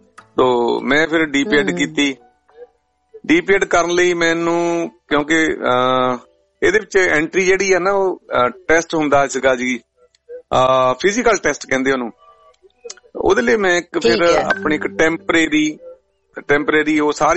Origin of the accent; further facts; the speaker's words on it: Banga, Punjab, India; ਮੈਂ ਪੰਜਾਬ ਤੋਂ ਬੰਗਾ ਸ਼ਹਿਰ ਆ ਸਾਡਾ ਜੀ ਤੇ ਨਵਾਂ ਸ਼ਹਿਰ ਜ਼ਿਲ੍ਹੇ ਦੇ ਵਿੱਚ ਪੈਂਦਾ ਆ ਤੇ ਇਹਦੇ ਲਾਗੇ ਸ਼ਹੀਦ ਭਗਤ ਸਿੰਘ ਦਾ ਪਿੰਡ ਆ